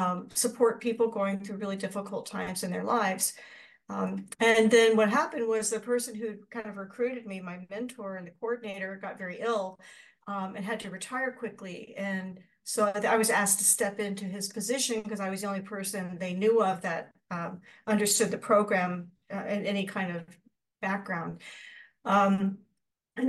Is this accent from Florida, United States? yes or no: yes; Florida, United States; now in Canada; I'm originally actually from Florida. And so how most people go from Canada down to Florida, I did it the opposite direction.